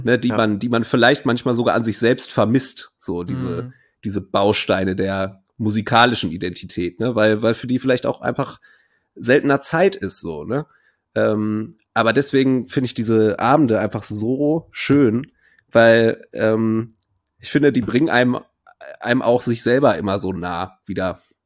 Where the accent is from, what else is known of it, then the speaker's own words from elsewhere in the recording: North Rhine-Westphalia, Germany; die anderen haben aber so richtig auf die Schnauze Metalcore gemacht oder so Bollo-Hardcore bei uns im Pott irgendwie viel.